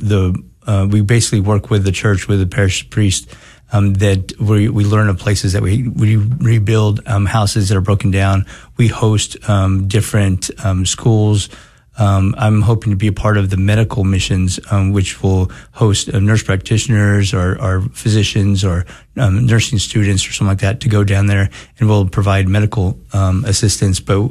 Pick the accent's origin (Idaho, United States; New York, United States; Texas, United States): Texas, United States; San Antonio; also born or lived in San Francisco; So my early life, you know, I grew up in San Antonio. So I moved from San Francisco. My parents came with me, but I'm just kidding. I was about 2.